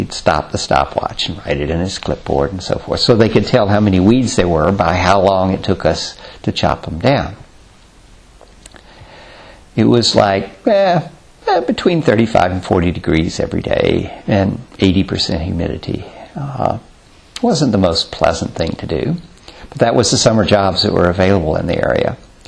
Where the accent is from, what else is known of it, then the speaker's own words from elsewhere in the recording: Mississippi, United States; Growing up in Mississippi, there was a lot of cotton being grown at that time.